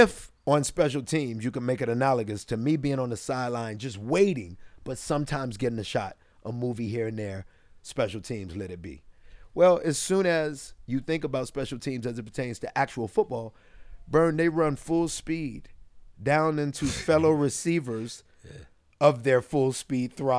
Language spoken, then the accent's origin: English; Decatur, Georgia, United States; I'm from Little Decatur.